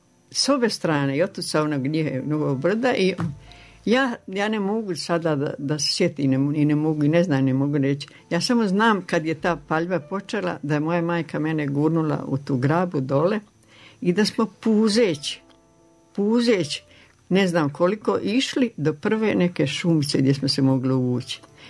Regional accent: Šumadija, Serbia; je samo bilo u tom mjestu gdje sam ja rođena. Oni su porijeklom Ličani, došli iz Like davno, kad je progon bio od Turaka. A druge porodice, dve su isto Batajića bile, baš u samoj gradni kod Topole.

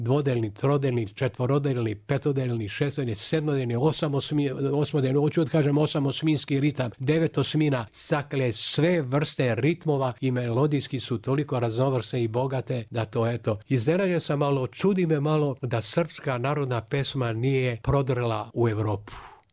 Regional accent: Prizren, Prizren District, Kosovo; Da vam kažem, ja sam iz Prizrena.

